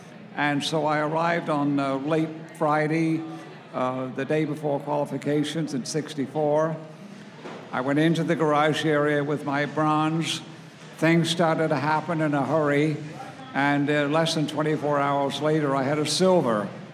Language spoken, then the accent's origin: English; England, United Kingdom; And I was born and raised in England